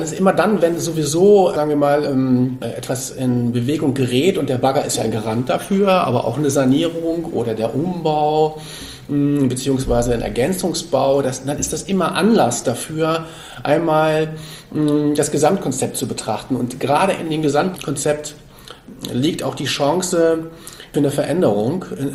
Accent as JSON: {"language": "German", "region": "Hamburg", "country": "Germany", "said": "also ich bin ja aus Hamburg"}